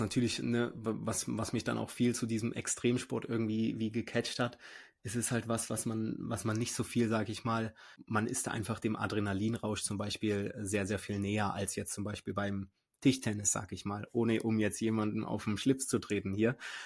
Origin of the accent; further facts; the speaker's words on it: Eifel, Germany; Ich komme ja eigentlich aus der Eifel, also da sind sogar ein paar Berge, ne, und relativ viel Grün und Natur